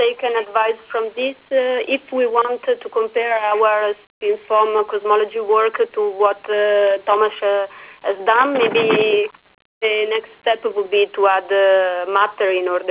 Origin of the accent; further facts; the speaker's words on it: Marseille, Provence-Alpes-Côte d'Azur, France; English is a second language; from Marseille.